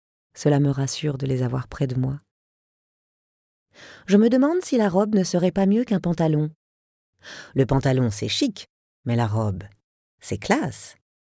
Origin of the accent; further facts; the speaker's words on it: Burkina Faso; French is a second language; now in France; Artiste française d'origine burkinabé, imposant peu à peu mon français bizarre et mon gros accent sur les scènes de France